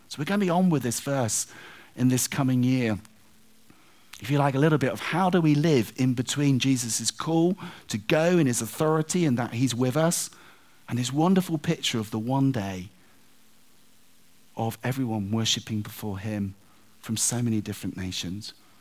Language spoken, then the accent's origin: English; United Kingdom; But they're Dutch, and I'm British. We're different.